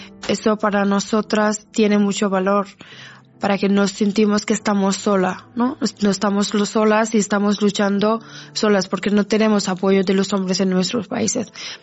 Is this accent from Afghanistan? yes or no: yes; Afghanistan; Spanish is a second language; yo en mi país yo era presentadora de televisión pública de Afganistán y no me gusta seguir así siendo refugiada, y me gustaría volver a mi país y abrazar otra vez a mis hijos